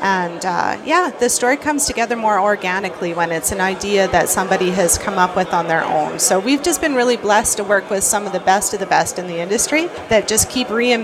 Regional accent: Cranbrook, British Columbia, Canada; also born or lived in Calgary; So I grew up in Calgary, but kind of my teen years on, I was in Cranbrook.

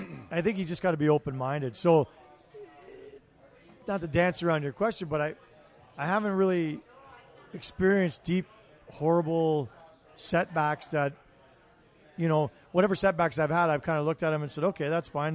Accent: Toronto, Ontario, Canada; now in Calgary, Canada; And I moved here 23 years ago I went to university in Ottawa. I'm originally from Toronto, and I'm a Calgarian.

